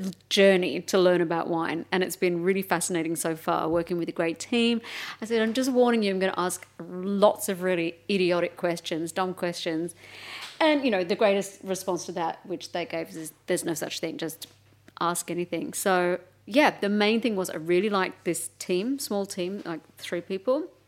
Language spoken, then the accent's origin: English; Melbourne, Victoria, Australia